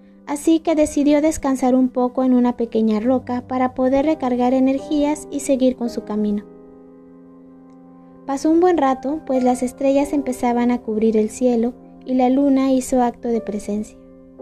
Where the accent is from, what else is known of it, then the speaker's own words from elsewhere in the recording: Mexico; como buen mexicano nos debemos de saber.